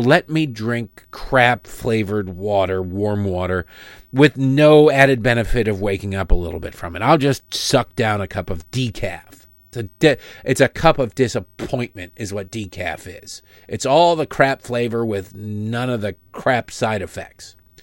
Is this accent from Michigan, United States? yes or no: yes; Michigan, United States; And children who, like me growing up in Michigan, saw bottles and cans worth 10 cents each because of the Michigan 10-cent deposit.